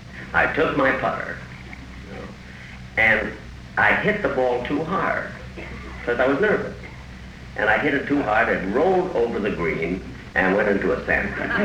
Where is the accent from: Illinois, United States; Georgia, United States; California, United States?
Illinois, United States; Waukegan; Oh, I'm liking to be here because it's close to my hometown, Waukegan. And I go there a lot.